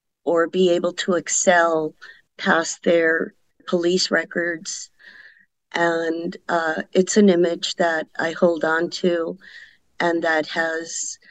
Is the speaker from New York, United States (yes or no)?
no; Venice, California, United States; When I let them know that I'm from Venice, they always ask, there are Chicanas out there?